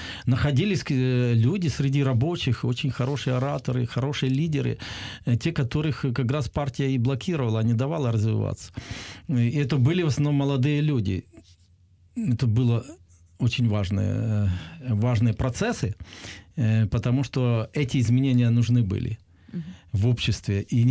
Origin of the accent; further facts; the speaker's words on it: Donbas, Ukraine; как человек села, я всегда гордился тем, что я родился в Советском Союзе